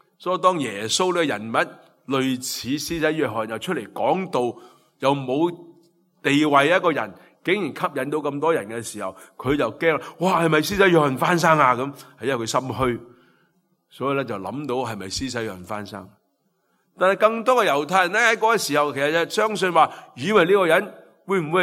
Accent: China; 咁我哋中国人话喂

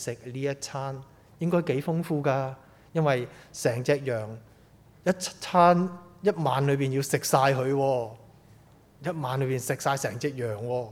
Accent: Hong Kong; also born or lived in Toronto, Canada; 那时候我在加拿大的多伦多读大学一年班，在那时候呢我觉得我是一个中国人，我不再是一个香港人。

